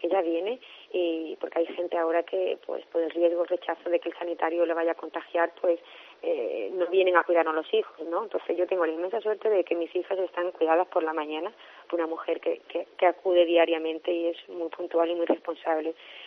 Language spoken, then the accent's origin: Spanish; Málaga, Andalusia, Spain; porque yo soy malagueña